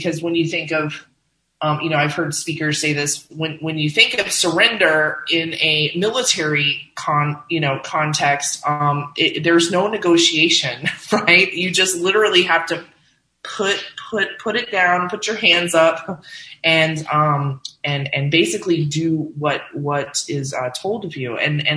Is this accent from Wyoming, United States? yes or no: no; Fort Rucker, Alabama, United States; born there; But what I will say is that I was born in Fort Rucker, Alabama. And so my dad was in the military